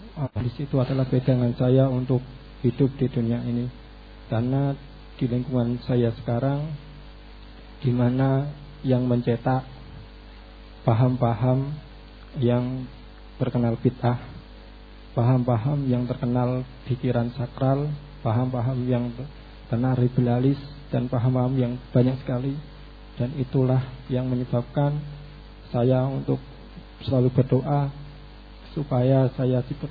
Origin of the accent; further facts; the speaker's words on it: Rembang, Central Java, Indonesia; Saya asli dari Rembang. Sekarang saya kuliah di UMS Bodomsri di Gonilan.